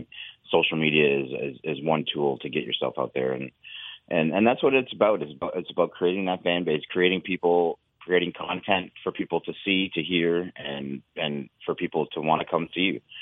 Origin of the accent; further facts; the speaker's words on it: Fort Erie, Ontario, Canada; I grew up in Fort Erie, which is like an hour and a half away off reserve.